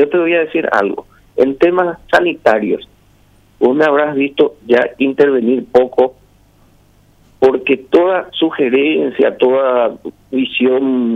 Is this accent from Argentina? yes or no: no; Paraguay; como paraguayo